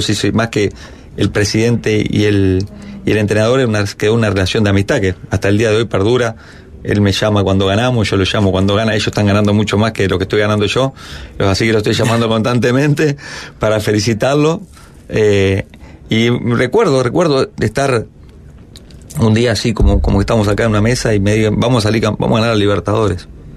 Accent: Uruguay; somos uruguayos

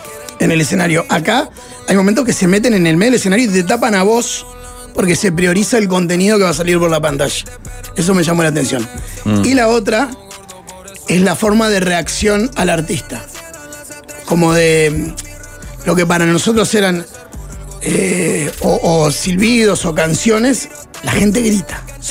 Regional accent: Canelones, Uruguay; Yo soy de Canelones, yo salí de acá.

